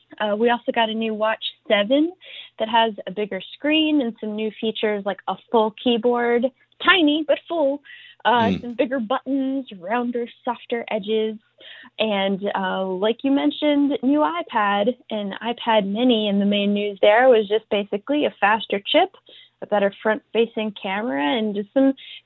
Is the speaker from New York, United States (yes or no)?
no; Tennessee, United States; And I'm originally from Tennessee.